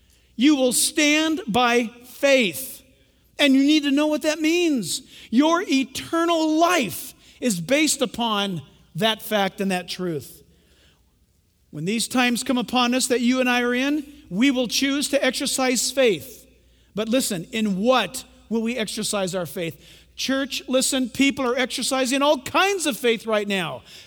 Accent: California, United States; I grew up in California. We've seen all this stuff.

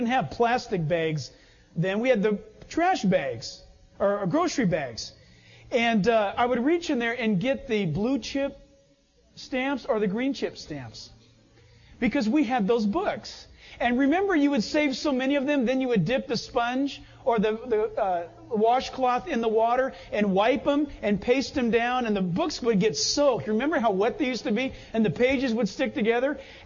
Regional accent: San Diego, California, United States; also born or lived in Orange County; growing up in San Diego and then moving up into Orange County

